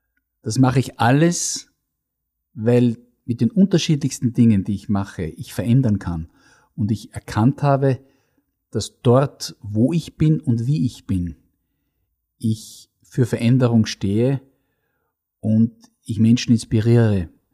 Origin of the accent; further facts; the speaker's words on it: Linz, Upper Austria, Austria; und seit 2 Jahren erlebe ich die Stadt Linz, meine Heimatstadt, ganz anders